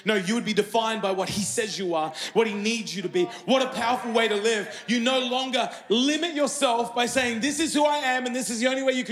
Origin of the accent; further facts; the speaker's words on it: Sydney, New South Wales, Australia; I grew up in Sydney